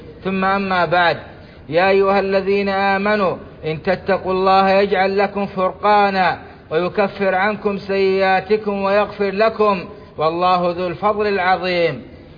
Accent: Saudi Arabia; ومن أشهر تلك الدول بلادنا السعودية، التي منعت تلك المخدرات من ديارها خوفا على مواطنيها

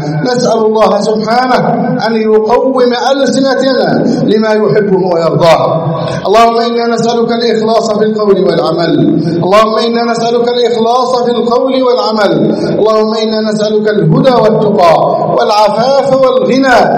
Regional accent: Egypt; اللهم احفظ بلدنا مصر واجعلها أمنا أمانا، سخاء رخاء

